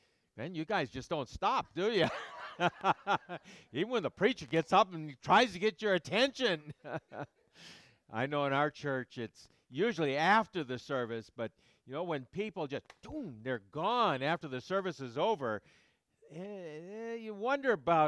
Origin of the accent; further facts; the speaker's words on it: Detroit, Michigan, United States; I'm from Michigan, grew up in Detroit, Michigan.